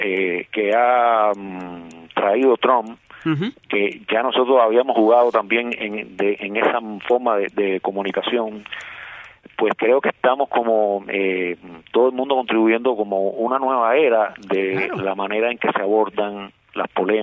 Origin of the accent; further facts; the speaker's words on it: Cuba; como cubanos al fin